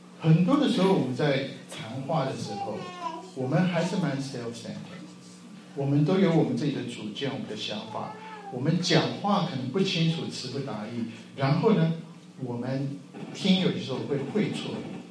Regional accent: China; now in United States; 我觉得我们中国人还有一个老毛病

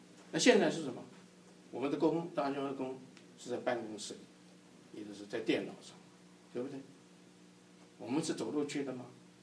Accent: China; 所以人就是这样，包括我们中国人的就是这样

